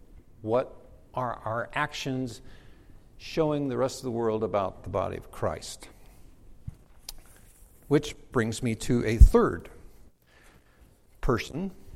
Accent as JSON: {"language": "English", "region": "Iowa", "country": "United States", "said": "I'm from the Midwest. I'm an Iowan. I'm very independent."}